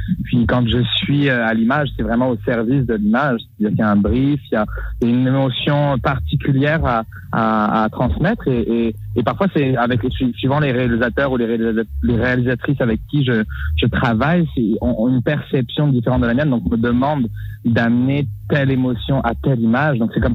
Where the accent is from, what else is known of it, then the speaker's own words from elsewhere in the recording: south of France, France; now in Montreal, Canada; moi, je viens de France à la base, du sud de la France, puis j'ai déménagé il y a 7 ans à Montréal